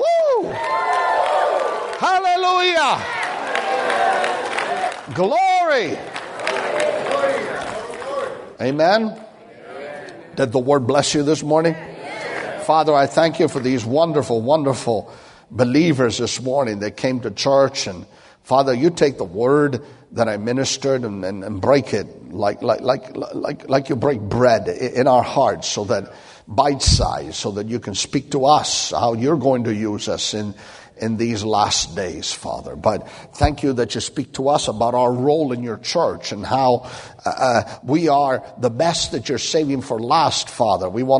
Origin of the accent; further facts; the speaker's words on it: Italy; But listen, I'm Italian from Italy. We can do anything.